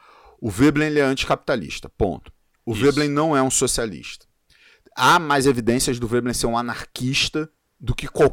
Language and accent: Portuguese; Rio de Janeiro, Brazil; Eu sou carioca, vocês não podem reclamar que eu falo palavrão, não.